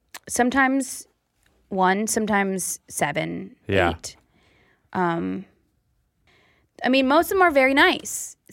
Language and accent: English; Michigan, United States; I grew up calling it a clicker, too. Is that – I'm from Michigan.